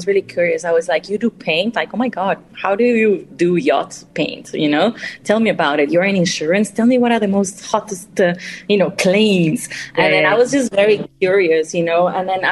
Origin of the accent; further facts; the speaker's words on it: Guatemala; first language Spanish; English is a second language; also born or lived in France; So I'm from Guatemala, so obviously Spanish, but I went to the American school there, so English. And then I was learning French in high school.